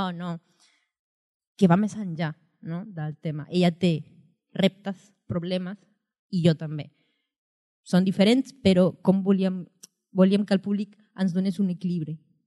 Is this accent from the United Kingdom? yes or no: no; Peru; now in Spain; jo soc peruana d'origen